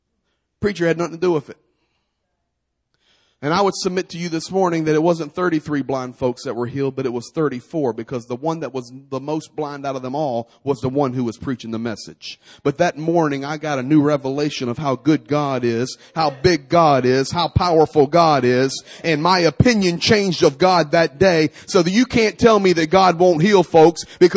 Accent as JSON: {"language": "English", "country": "United States", "said": "I'm an American. We don't experience stuff like this."}